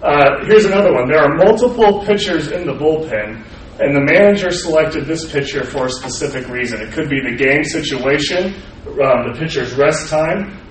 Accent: Kansas City, Missouri, United States; Now, this is Kauffman Stadium, where the Kansas City Royals play in my hometown of Kansas City.

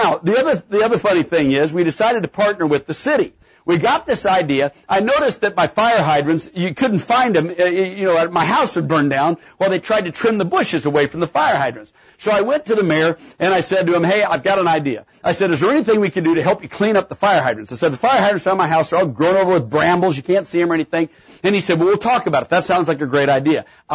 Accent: Atlanta, Georgia, United States; figure out we're from Atlanta.

